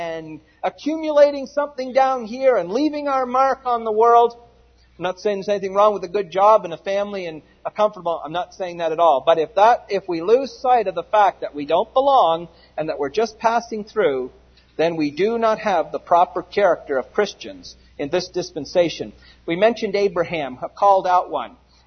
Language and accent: English; Canada; now in United States; my homeland of Canada, the first question they usually ask me is my citizenship. And I tell them I'm a Canadian.